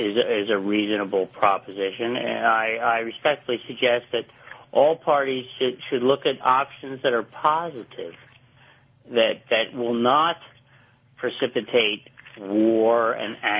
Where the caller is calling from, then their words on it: Lancaster, Pennsylvania, United States; Lancaster, Pennsylvania.